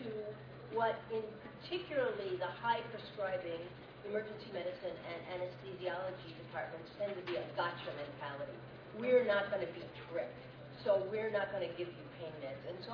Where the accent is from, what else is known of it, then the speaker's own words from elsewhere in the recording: Boston, Massachusetts, United States; I'm from Boston